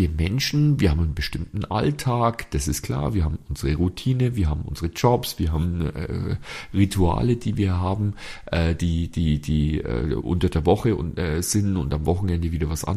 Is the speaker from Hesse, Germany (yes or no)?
no; Bavaria, Germany; das ist bei uns in Bayern ist es, sind es diese Volksfeste.